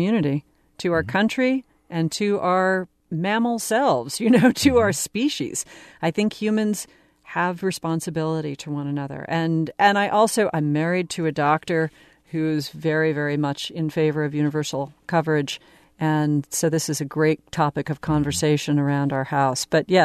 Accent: Nashville, Tennessee, United States; no, I grew up in Nashville.

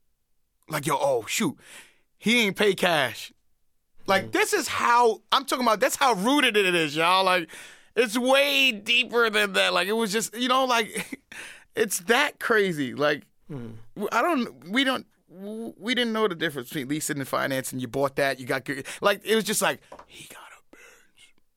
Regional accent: Brooklyn, New York, United States; I'm competitive about everything because I grew up in Brooklyn.

